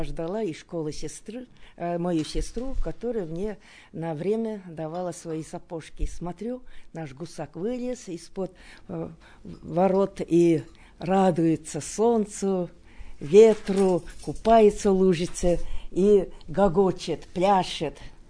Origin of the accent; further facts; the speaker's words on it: Chuvashia, Russia; Я приехала из Чувашии.